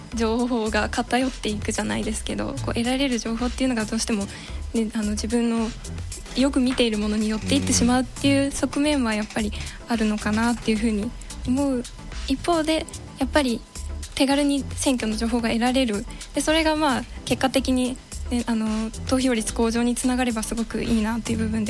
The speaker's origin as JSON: {"language": "Japanese", "town": "Maizuru", "region": "Kyoto", "country": "Japan", "lives_now": "Osaka, Japan", "said": "今あの舞鶴出身で舞鶴に住民票を置きながら大阪で一人暮らししてるんですけども"}